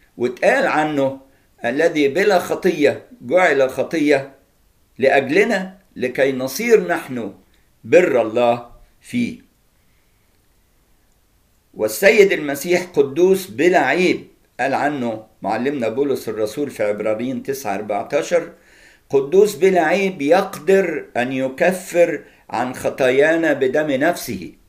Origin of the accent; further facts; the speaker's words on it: Egypt; واحنا كمصريين نعتبر من الامم، احنا مش اصلا من اليهود، احنا من الامم، اولاد مصرايم، ابن حام، ابن نوح.